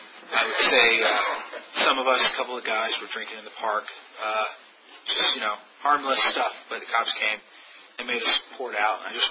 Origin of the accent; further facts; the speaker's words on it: Virginia, United States; But I grew up in Fairfax County, and there was pretty much a drug counselor behind every bush.